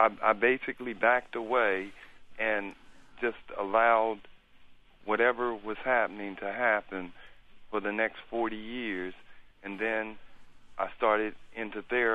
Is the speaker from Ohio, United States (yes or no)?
yes; Cincinnati, Ohio, United States; I'm from Cincinnati.